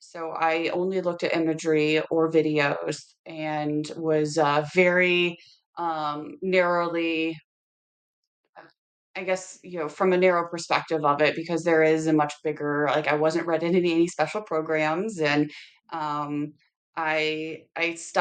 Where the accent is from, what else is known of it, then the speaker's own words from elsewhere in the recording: Missouri, United States; I'm from Missouri. Sorry, y'all.